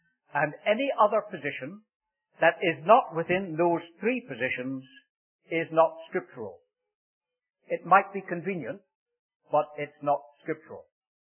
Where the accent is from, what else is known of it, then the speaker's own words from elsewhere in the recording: Northern Ireland, United Kingdom; For I was brought up in Northern Ireland.